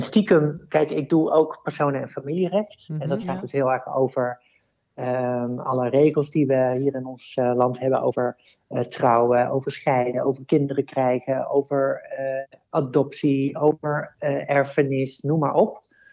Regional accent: Oosterhout, North Brabant, Netherlands; ik ben inderdaad geboren en opgegroeid in Oosterhout.

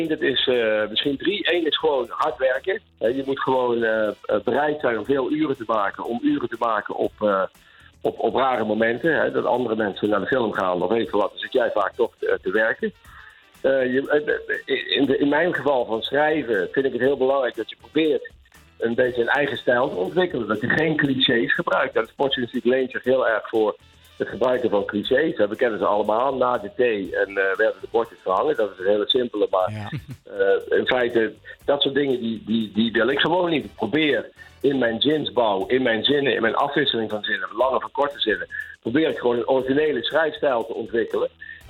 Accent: Limburg, Netherlands; ik kom uit Limburg en ik was daar van Fortuna Sittard.

